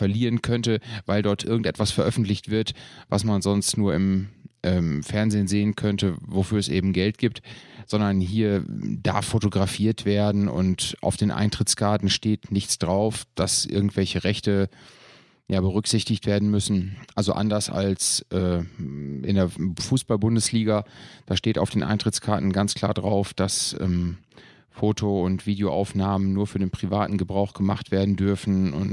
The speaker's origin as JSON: {"language": "German", "town": "Dortmund", "region": "North Rhine-Westphalia", "country": "Germany", "tie": "born there", "said": "Ich bin gebürtiger Dortmunder"}